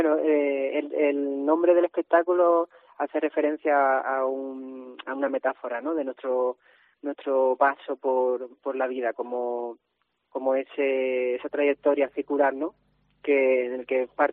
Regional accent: Andalusia, Spain; now in Granada, Spain; concretamente los artistas que estamos en escena somos de Cádiz, de San Fernando y Algeciras, pero estamos afincados en Andalucía, en Granada.

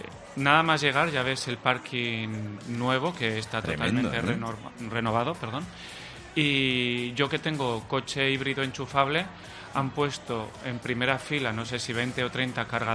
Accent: Teruel, Aragon, Spain; now in Valencia, Spain; Yo soy de Teruel, pero vivo en Valencia desde hace más de 15 años.

